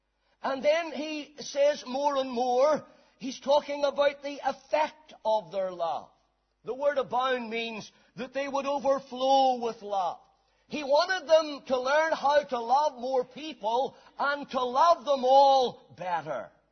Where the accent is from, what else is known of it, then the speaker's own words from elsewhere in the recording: Banbridge, Northern Ireland, United Kingdom; You know, when I was growing up in Banbridge, one of my favorite places to be was the River Ban.